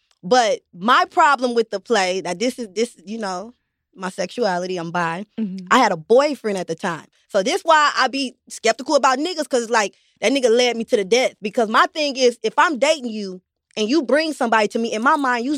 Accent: St. Louis, Missouri, United States; This was all in St. Louis. You know I'm from St. Louis.

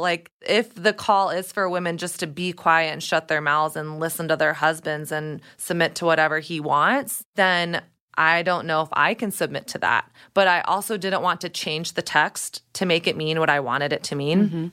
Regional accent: the South, United States; at least this is my experience growing up in the South

